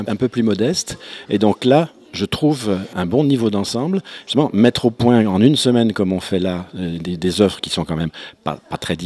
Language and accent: French; Pau, Nouvelle-Aquitaine, France; De Pau, en France, dans les Pyrénées.